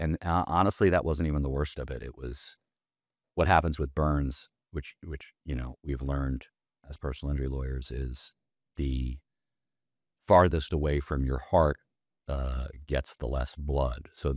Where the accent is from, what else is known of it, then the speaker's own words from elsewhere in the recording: Oceanside, New York, United States; a town called Island Park, New York, which was right near where we grew up in Oceanside.